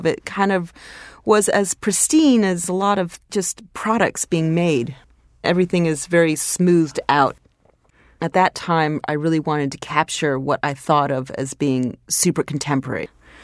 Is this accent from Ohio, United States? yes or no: yes; Columbus, Ohio, United States; moved away as an adult; now in New York, United States; I grew up in Columbus, Ohio, and I've lived in New York since about 91, where I came here for graduate school.